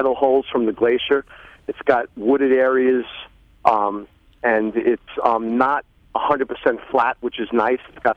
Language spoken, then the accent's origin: English; Queens, New York, United States; I moved out from Queens. I'm a Queens boy.